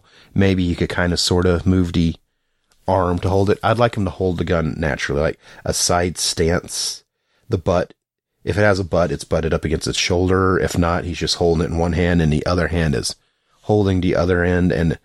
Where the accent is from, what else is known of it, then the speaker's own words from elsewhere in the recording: the South, United States; I'm from the South. I know plenty of people who hunt all the time